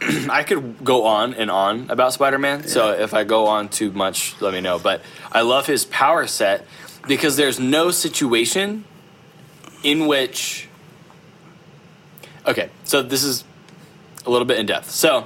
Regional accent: United States; I know that's not how you pronounce it because it's French, right. And I'm American, so I'm gonna do it wrong.

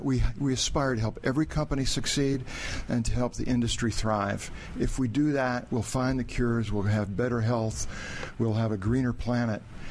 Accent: Cleveland, Ohio, United States; Cleveland, Ohio.

